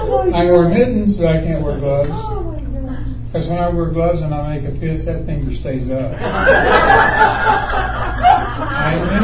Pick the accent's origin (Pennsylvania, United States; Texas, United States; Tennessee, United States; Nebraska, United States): Texas, United States; Now, I grew up in Texas, and ever since I was this big, I have been taught by deacons in the Southern Baptist Church